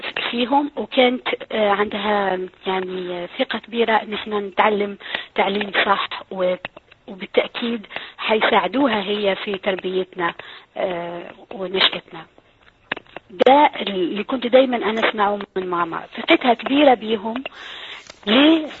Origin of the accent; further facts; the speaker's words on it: South Algeria, Algeria; أنا يا أصلي من الجزائر من جنوب الجزائر لست من جبال القبائل ولكن من جنوب الجزائر